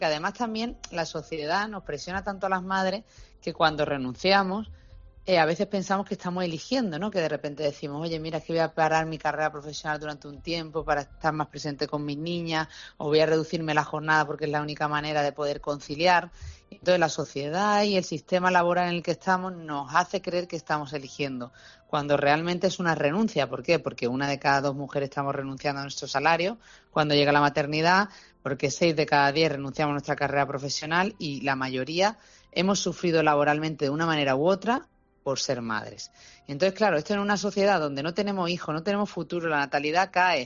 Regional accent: Andalusia, Spain; Lo que pasa es que cuando es mi tierra... Siempre tira, porque es imposible llegar a todos los lugares donde les gustaría que llegáramos, pero bueno

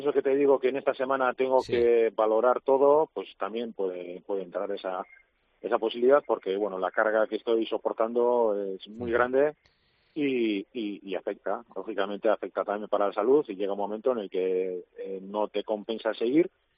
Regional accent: Basque Country, Spain; yo en el 2016 dejé de remar en la trainera de Urdaibai, de mi pueblo, y aquello pintaba muy mal.

